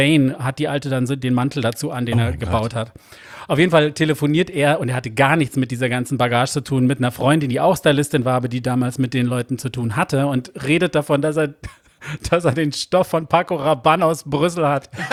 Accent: England, United Kingdom; moved away as an adult; now in Berlin, Germany; Ich bin ja auch in England groß geworden

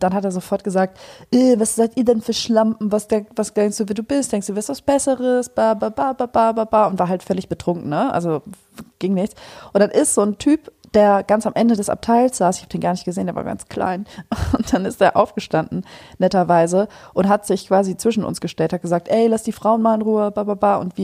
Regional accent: Germany; so ein bisschen Mischmasch in meiner Familie, aber nee, ich bin eigentlich Deutsche.

